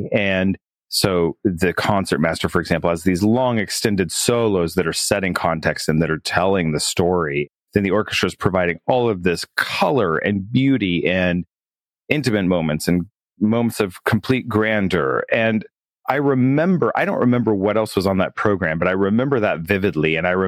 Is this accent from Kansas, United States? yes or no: yes; Kansas, United States; I grew up in Kansas, and both sides of my family were from Kansas and Oklahoma.